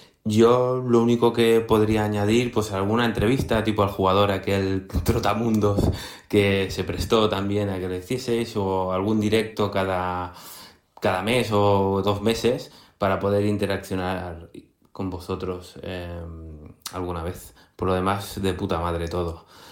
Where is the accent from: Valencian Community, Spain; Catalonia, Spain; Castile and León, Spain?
Catalonia, Spain; Terrassa; de Terrassa.